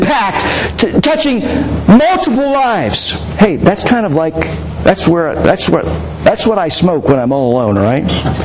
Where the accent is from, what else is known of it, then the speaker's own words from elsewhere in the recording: United States; You know, and I grew up in America. Where in America we do everything big, right?